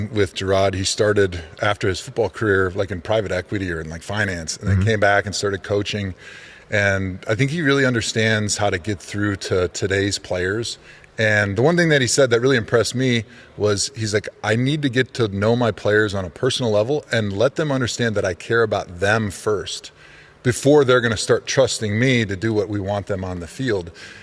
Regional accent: United States; as an American, I expected when I came over here.

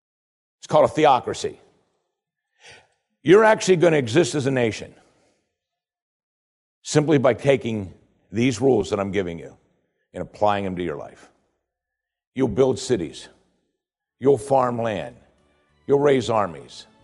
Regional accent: United States; but it's common to us because we grew up in America.

